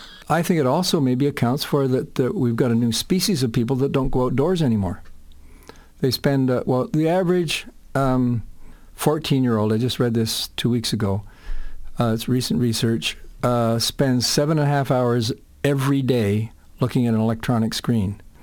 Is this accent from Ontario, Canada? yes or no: yes; Toronto, Ontario, Canada; No, I grew up in Toronto.